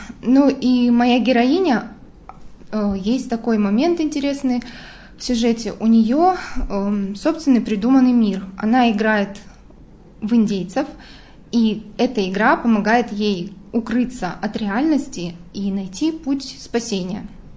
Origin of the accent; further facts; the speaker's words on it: Amur Oblast, Russia; Я сама родом с Дальнего Востока, как раз-таки из этих мест, с Амурской области.